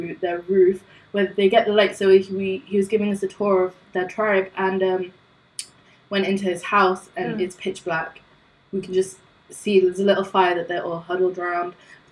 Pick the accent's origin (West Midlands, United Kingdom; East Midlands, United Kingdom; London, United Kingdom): East Midlands, United Kingdom; Nottingham; I, as a Desi, moved out to university on my own, to Wales of all places. I come from the East Midlands.